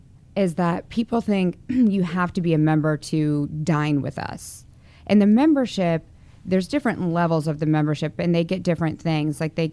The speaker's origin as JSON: {"language": "English", "region": "the Carolinas", "country": "United States", "lives_now": "Dallas, United States", "said": "I'm from the Carolinas, and I've always grown up around water"}